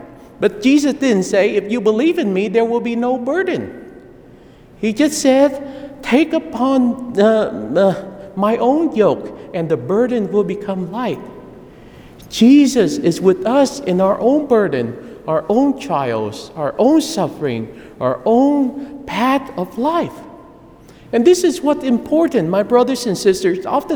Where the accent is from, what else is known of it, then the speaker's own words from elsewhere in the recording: Saigon, Ho Chi Minh City, Vietnam; now in United States; even when I grew up in Vietnam, I was living in Saigon, so I didn't see a lot of the farming scene